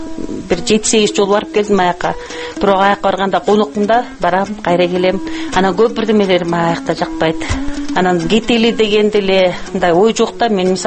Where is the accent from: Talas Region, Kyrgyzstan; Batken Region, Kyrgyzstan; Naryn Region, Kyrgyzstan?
Naryn Region, Kyrgyzstan; At-Bashy; Ээрим элим ат башчы деп айтам.